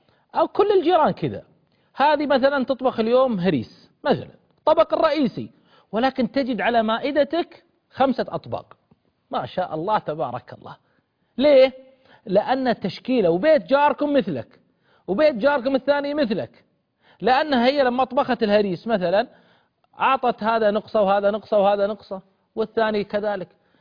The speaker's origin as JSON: {"language": "Arabic", "town": "Al-Ahsa", "region": "Eastern Province", "country": "Saudi Arabia", "said": "يعني عندنا بالأحساء النقصة"}